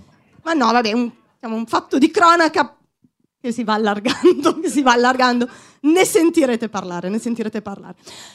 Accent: Milan, Lombardy, Italy; Io sono di Milano, sono nata a Milano, sono cresciuta qui e io sono affezionata a Milano, questa città mi piace.

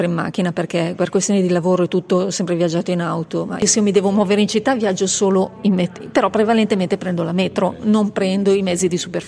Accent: Milan, Lombardy, Italy; Sono milanese, nata a Milano … ho 52 anni

